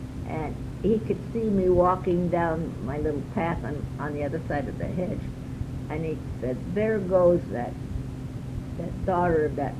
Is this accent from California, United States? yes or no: yes; Stockton, California, United States; born there; No, I was born in Stockton, actually.